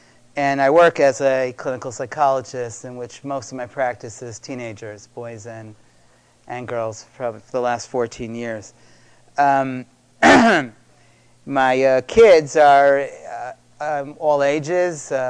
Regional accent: Chicago, Illinois, United States; I come from Chicago, and weather isn't that different.

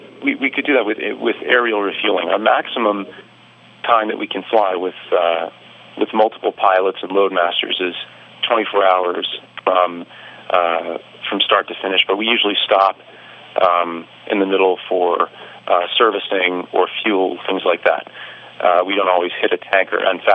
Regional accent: Dallas, Texas, United States; I grew up in Dallas, Texas, a great place to live.

